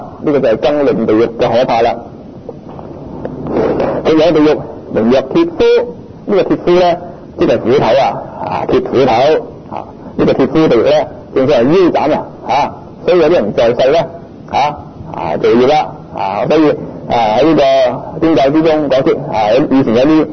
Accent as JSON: {"language": "Cantonese", "region": "Guangdong", "country": "China", "said": "我們廣東人俗語、家和萬事興"}